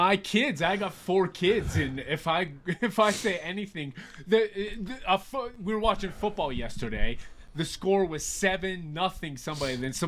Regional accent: Pittsburgh, Pennsylvania, United States; Yeah, I'm from the Pittsburgh area, so everybody out there knows Giant Eagle

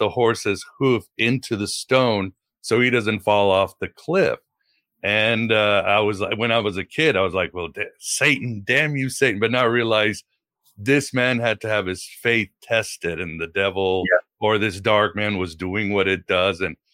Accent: Portugal; I was born in Portugal. I was there as a kid.

